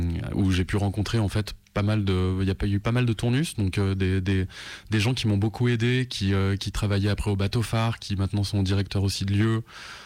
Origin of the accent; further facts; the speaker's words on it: Auvergne-Rhône-Alpes, France; oui, je viens d'Ardèche, en effet, du Nord Ardèche.